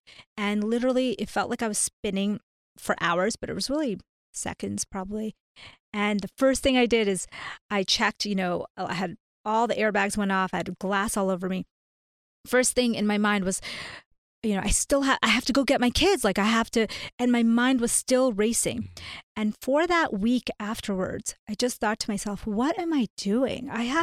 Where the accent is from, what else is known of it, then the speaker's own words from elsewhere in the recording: India; now in United States; So, long story short, I am an Indian, South Asian immigrant to the U.S.